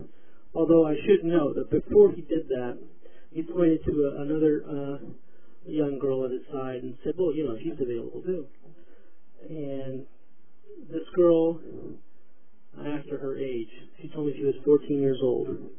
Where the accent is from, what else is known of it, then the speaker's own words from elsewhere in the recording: California, United States; I mean, I'm from the Bay Area, and I've always preferred looking for prostitutes on the dark and ugly streets of Oakland